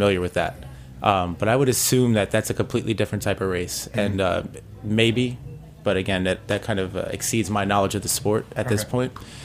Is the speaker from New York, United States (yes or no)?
yes; New York City, New York, United States; I'm from the Lower East Side, and a couple of my friends are messengers